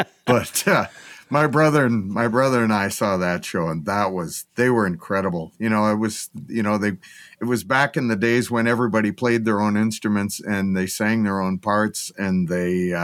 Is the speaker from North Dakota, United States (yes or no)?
yes; Grand Forks, North Dakota, United States; Channel 10 in Grand Forks, North Dakota, my hometown, before it was Channel 11, used to do a TV show.